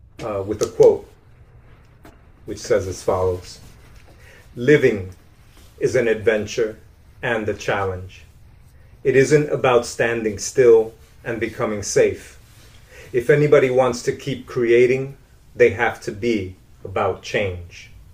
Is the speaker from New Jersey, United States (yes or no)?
yes; Camden, New Jersey, United States; I grew up in Camden, New Jersey, and I certainly did not grow up around jazz